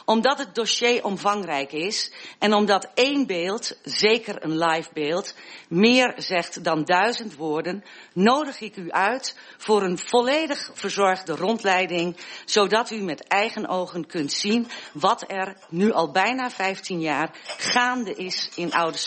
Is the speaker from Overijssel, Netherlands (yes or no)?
no; Westerwolde, Groningen, Netherlands; Ik ben een Groninger, een Westerwolder, een oude Schanskar. Ik kom hier weg en na ongeveer 30 jaar een stukje verderop te hebben rondgekeken, ben ik sinds 2016 weer thuis in Westerwolde.